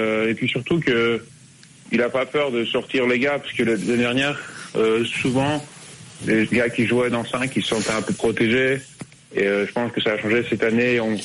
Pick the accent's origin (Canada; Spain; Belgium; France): Belgium; accent: mix of Swiss, Belgian and French; also born or lived in Switzerland; je suis né en Suisse, comme vous avez dit. Mon père, il jouait là-bas. Et après, on a déménagé en Belgique parce qu'il a fait un transfert dans un club belge. Et en fait, on a habité là-bas pendant 11 ans.